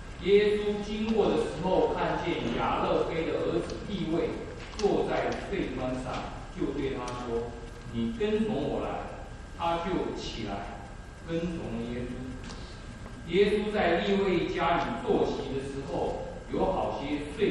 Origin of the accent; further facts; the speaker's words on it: China; 我们中国人是最讲究人际关系的，我们办很多的事情都是要拉关系。